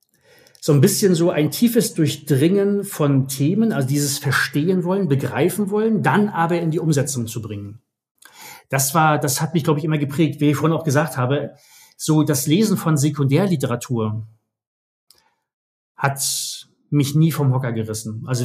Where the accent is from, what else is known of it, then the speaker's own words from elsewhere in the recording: Waren, Mecklenburg-Vorpommern, Germany; meine Kindheit in Wahren-Müritz hat mich extrem, extrem geprägt. Ein wunderschöner Ort.